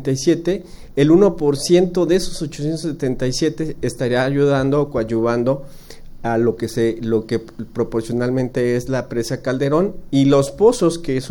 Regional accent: Guadalajara, Jalisco, Mexico; Es responsabilidad de nosotros como tapatíos el ejercer una gestión eficiente, sustentable del agua.

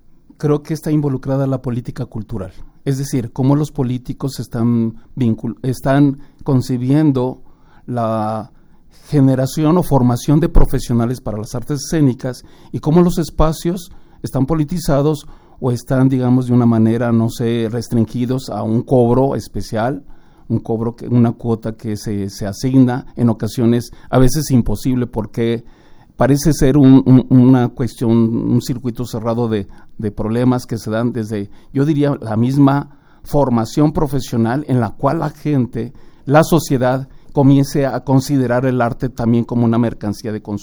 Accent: Mexico; es necesario para poder ir construyendo nuestra identidad como mexicanos.

